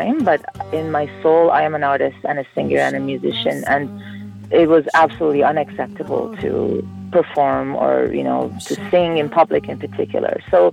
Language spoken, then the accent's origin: English; Iran; English is a second language; I was born and raised in Iran in the post-revolution times, and basically I was around 4 or 5 when the revolution happened.